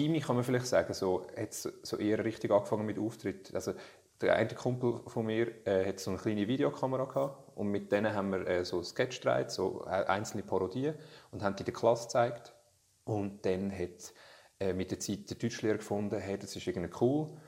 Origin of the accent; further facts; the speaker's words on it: Switzerland; born there; Oder nur schon, dass ich irgendwie hier geboren bin in der Schweiz